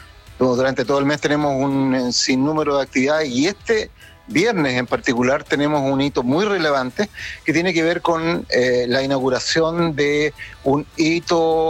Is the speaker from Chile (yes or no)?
yes; Temuco, Araucanía, Chile; Todos los que somos de Temuco nos acordamos de que aquí era un terreno baldío